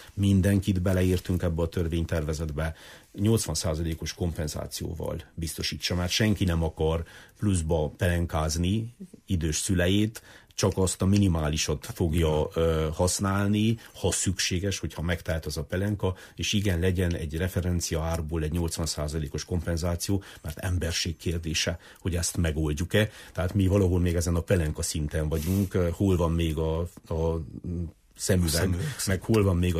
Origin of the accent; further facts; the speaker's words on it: Transylvania, Romania; én büszke vagyok, hogy erdélyi magyarként ezt jól csináltuk most is